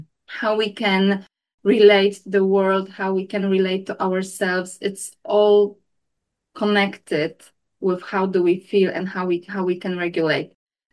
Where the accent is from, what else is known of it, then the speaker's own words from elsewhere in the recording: Poland; now in London, United Kingdom; Okay, so I'm based in London, but originally I am from Poland. But I live here now with, as you mentioned, my two twin boys. They are teenagers now, and with my husband.